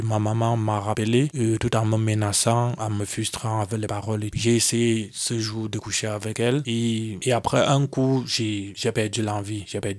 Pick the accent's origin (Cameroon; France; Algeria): Cameroon; West; je viens du Cameroun, plus précisément de l'Ouest Cameroun. J'ai 31 ans